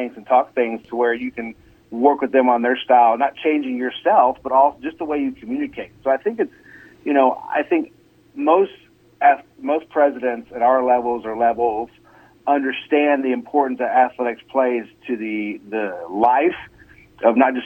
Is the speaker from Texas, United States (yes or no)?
no; Lexington, Kentucky, United States; I grew up in Lexington, Kentucky, where I played many sports and was talented at that level